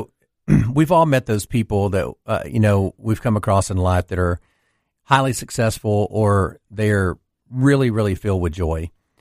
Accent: Louisiana, United States; I grew up in Louisiana without a father, had a mother that had three boys

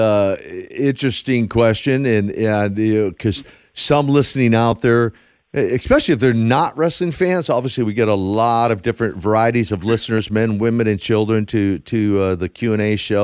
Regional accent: Minneapolis, Minnesota, United States; There was the AWA with Vern Gagne, based out of my hometown of Minneapolis, Minnesota.

